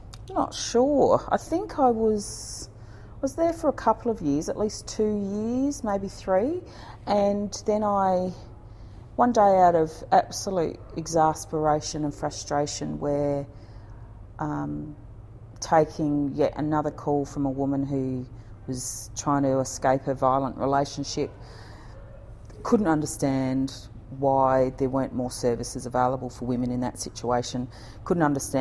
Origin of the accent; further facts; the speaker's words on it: Adelaide, South Australia, Australia; Adelaide, the Queen Victoria Hospital in 1970. I grew up in the suburbs of Gillis Plains, Fairview Park and Clearview.